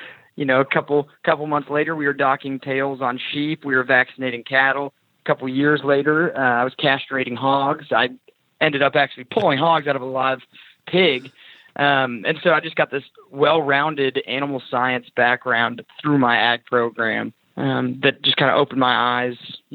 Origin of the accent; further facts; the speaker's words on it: Bend, Oregon, United States; I grew up in Bend, Oregon. So it's a town of about 100,000 people, Central Oregon. If you're looking at a map of the state, it'll say Oregon across the state. I'm from in between the R and the E.